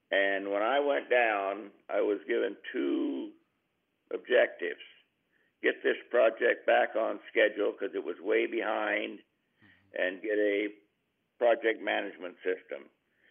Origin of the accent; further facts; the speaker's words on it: Kingsburg, California, United States; I grew up in Kingsburg, California, about 20 miles south of Sacramento. I mean, of Fresno, pardon me.